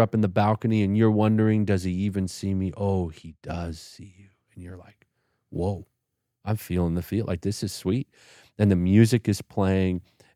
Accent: Vancouver, British Columbia, Canada; I'm originally from Canada, in Vancouver.

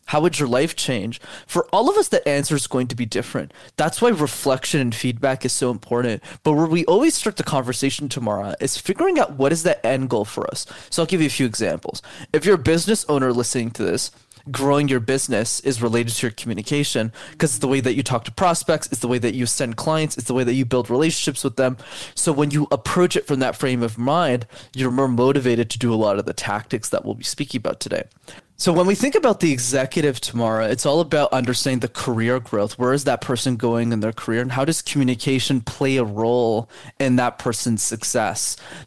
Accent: Montreal, Quebec, Canada; So when I grew up in Montreal, for those who don't know, in Canada, you need to know how to speak French. So my whole life I studied in French, but I didn't know the language.

